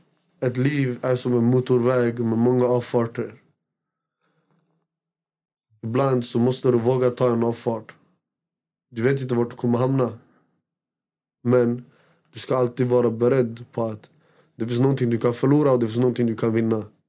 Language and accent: Swedish; Råby, Västmanland County, Sweden; Jag kommer från Råby. Jag kommer från en ort som heter Råby. En liten ort. Folk vet inte ens om oss som är därifrån.